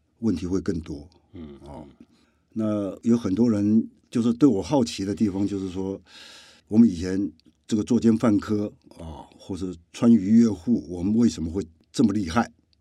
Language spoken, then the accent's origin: Chinese; Taipei, Taiwan; 今天录影的地方其实就在台湾大学跟公馆啊，就罗斯福路四段上面，这就是我的老家，我在这边出生的。一直在这边生活了六十多年